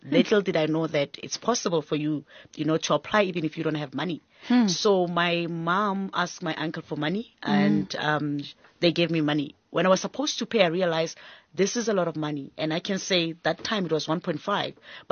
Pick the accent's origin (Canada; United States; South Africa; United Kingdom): South Africa; Hammanskraal, Gauteng; As I said, I grew up in Hammanskraal